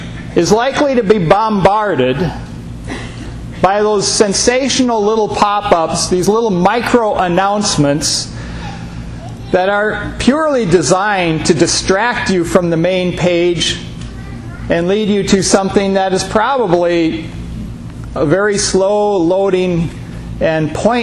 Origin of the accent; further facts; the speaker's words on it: Mankato, Minnesota, United States; the day after my graduation, I was supposed to travel straight from my hometown of Mankato up to Ketchikan, Alaska.